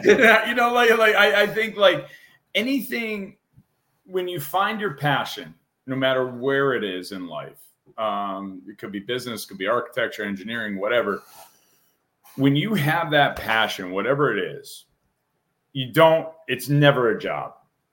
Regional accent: Massachusetts, United States; I grew up on a dirt road in Massachusetts in a hill town that wasn't like my best. I was an only child.

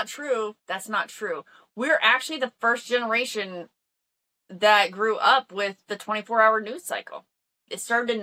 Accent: Missouri, United States; No, granted, we grew up in Missouri, okay?

